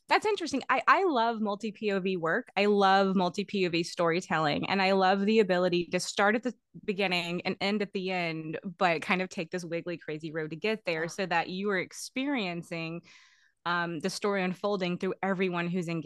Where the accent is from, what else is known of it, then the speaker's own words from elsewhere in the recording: Texas, United States; I grew up right there on that Texas Louisiana border. You know, I mean, I'm from the Spindletop town, which features very prominently in the Evans world.